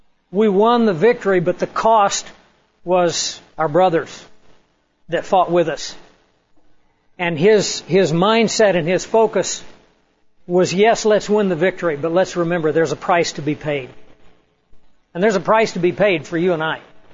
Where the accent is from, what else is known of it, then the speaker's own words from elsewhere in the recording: Kansas, United States; the ranch that we grew up on down in Chase County. And it's just about on a beeline between Burns and Strong City.